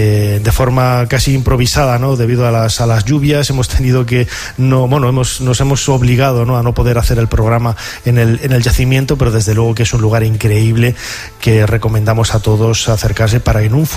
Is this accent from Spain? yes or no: yes; Spain; pero desde luego soy español